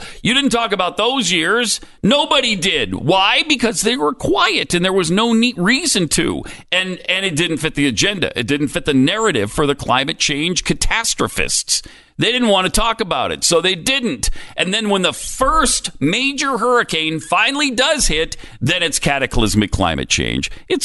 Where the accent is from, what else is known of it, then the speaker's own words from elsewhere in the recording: Montana, United States; I grew up in Montana, and it was cold and snowy some years